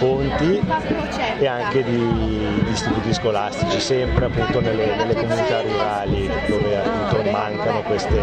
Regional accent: Balerna, Ticino, Switzerland; Io vengo da Balerna.

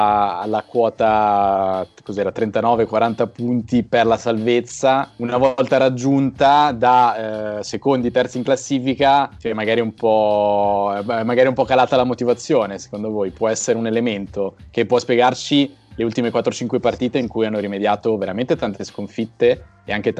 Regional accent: Ticino, Switzerland; cioè nostro comunque in quanto ticinesi, in quanto amanti dello sport ticinese

